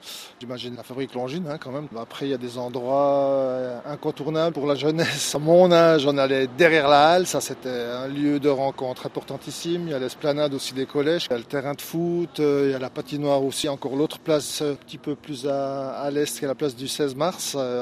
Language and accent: French; Saint-Imier, Bern, Switzerland; je suis de Saint-Imier, natif de Saint-Imier. J'ai fait toutes mes écoles à Saint-Imier, après je suis parti pour mes études à Genève, j'ai travaillé un moment à Bâle et puis je suis revenu ici